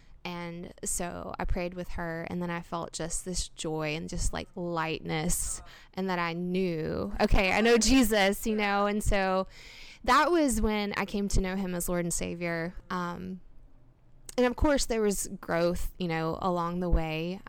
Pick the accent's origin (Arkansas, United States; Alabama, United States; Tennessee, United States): Tennessee, United States; Memphis; now in Nashville, United States; I've lived in Nashville for almost 5 years now, five years this summer. I'm originally from Memphis. I moved around a little bit, but ultimately landed here.